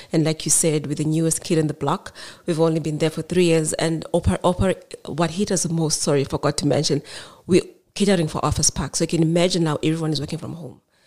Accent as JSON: {"language": "English", "region": "Eastern Cape", "country": "South Africa", "said": "I'm from the Eastern Cape."}